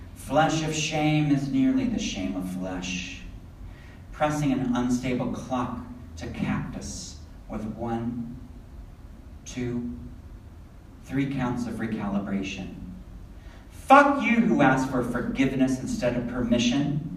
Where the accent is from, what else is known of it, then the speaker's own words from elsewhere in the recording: Pennsylvania, United States; Where I grew up in Pennsylvania, it is the headquarters of the Ku Klux Klan.